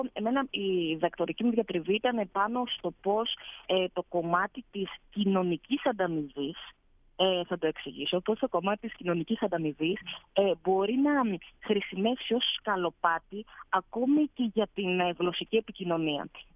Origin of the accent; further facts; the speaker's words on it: Greece; moved away as an adult; also born or lived in Barcelona, Spain; Λοιπόν, εγώ έφυγα από την Ελλάδα για πρώτη φορά το 2014, πρέπει να ήταν, το 2014 περίπου νομίζω, και πήγα στην Ισπανία για να κάνω το μεταπτυχιακό μου.